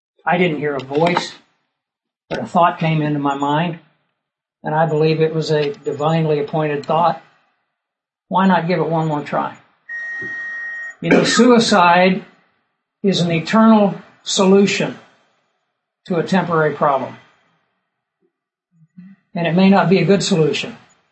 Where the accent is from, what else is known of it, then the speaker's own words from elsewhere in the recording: Kansas, United States; I grew up in the Flint Hills of Kansas, and my dad had a big ranch.